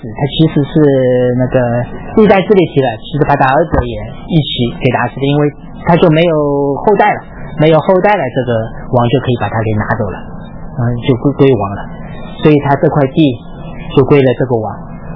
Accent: South China, China; 我是南方人，很多字念不出来的。

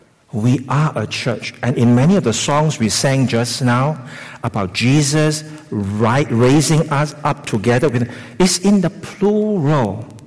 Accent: Singapore; I'm from Singapore. I'm still a Singapore citizen.

